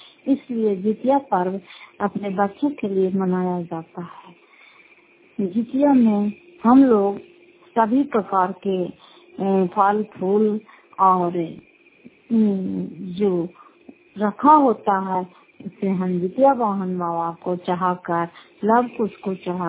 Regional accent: Fatehpur, Bihar, India; घर फतेहपुर पंचायत मुखरौता जिला नालंदा क्राफ्टरा ब्लॉक के निवासी हूँ।

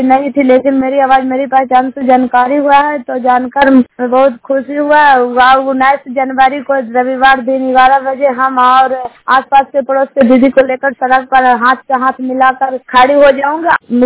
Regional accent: Bihar, India; मैं सैरपुर नेसा पंचायत का रहने वाली हूँ, नालंदा जिला को रहने वाली हूँ।

